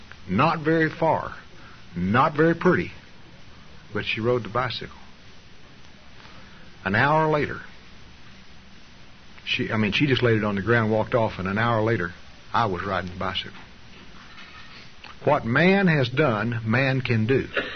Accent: Bovina, Texas, United States; When I was a kid, I was raised out in West Texas on a farm out there near a little town called Bovina, Texas.

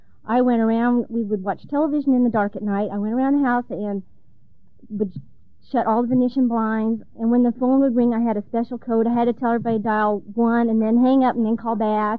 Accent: Aberdeen, South Dakota, United States; and I'm from Aberdeen, South Dakota.

